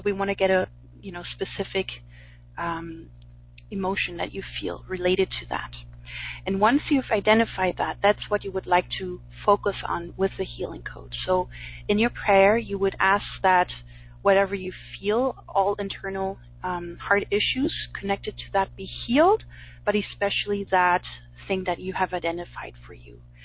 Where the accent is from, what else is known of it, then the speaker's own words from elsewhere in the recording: Berlin, Germany; English is a second language; we have a question from Lily from Berlin in Germany, which is my hometown.